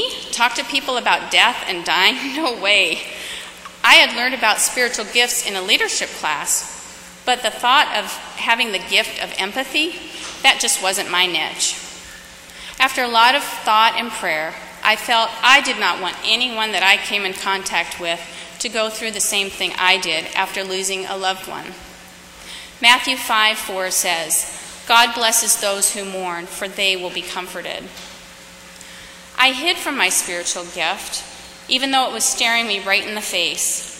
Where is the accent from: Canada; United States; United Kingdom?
United Kingdom; Glasgow, Scotland; In my hometown, the people of Glasgow loved my mother.